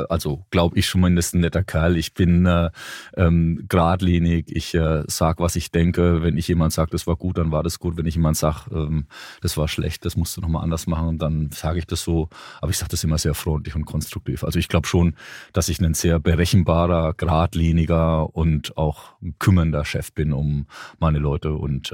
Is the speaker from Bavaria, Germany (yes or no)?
yes; Bavaria, Germany; Ich komme aus Franken, da isst man auch eher Fleisch und zwar reichlich.